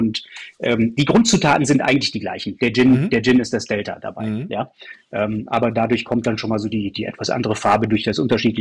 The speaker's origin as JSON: {"language": "German", "town": "Aachen", "region": "North Rhine-Westphalia", "country": "Germany"}